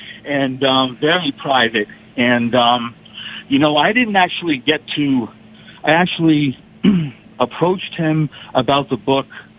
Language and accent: English; Boston, Massachusetts, United States; said that I was from Boston